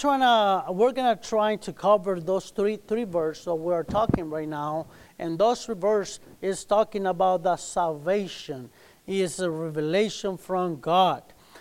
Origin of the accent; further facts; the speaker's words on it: Texas, United States; We come from Texas. And as the pastor say, we've been here.